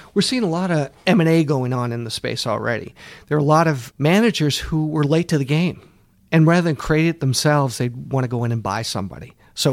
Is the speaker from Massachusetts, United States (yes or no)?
yes; Boston, Massachusetts, United States; So I think I mentioned I grew up in the Boston area, and most people in Boston have had some pain over the years.